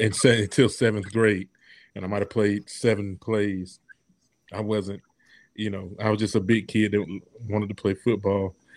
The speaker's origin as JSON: {"language": "English", "town": "Macon", "region": "Georgia", "country": "United States", "tie": "born there", "said": "Yeah, just Macon, Georgia, man. I was born in Macon, Georgia. In the good old Macon Coliseum Hospital."}